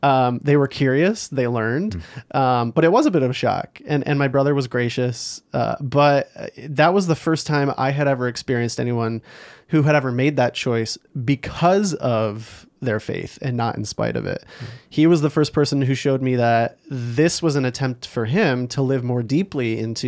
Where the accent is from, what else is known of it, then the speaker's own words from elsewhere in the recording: Holland, Michigan, United States; And obviously I grew up in Holland, Michigan, so like the beach and like Michigan are a big part of my story and the dunes.